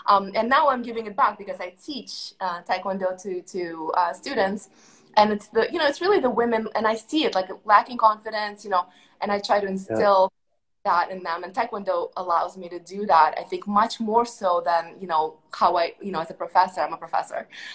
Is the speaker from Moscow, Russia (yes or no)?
yes; Moscow, Russia; moved away; So just by way of background, I come from Moscow, and when I left Russia with my parents, it was the 90s.